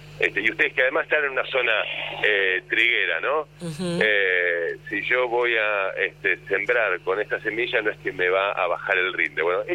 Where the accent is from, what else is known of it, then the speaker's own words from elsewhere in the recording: Tandil, Buenos Aires Province, Argentina; lo mismo en la ciudad de Tandil, por ejemplo, de donde soy yo